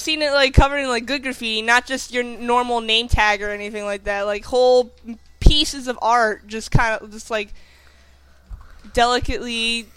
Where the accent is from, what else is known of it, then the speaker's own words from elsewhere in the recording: New York, United States; you know also I have a little bit of bias being a New Yorker myself.